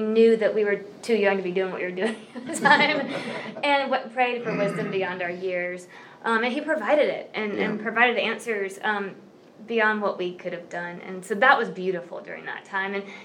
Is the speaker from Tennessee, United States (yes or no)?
yes; Brentwood, Tennessee, United States; I grew up in Brentwood, but went to a Nazarene church out near Opryland. That's where I grew up.